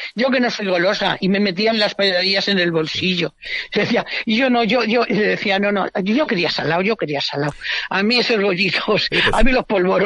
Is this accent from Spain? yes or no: yes; Spain; para eso somos españoles.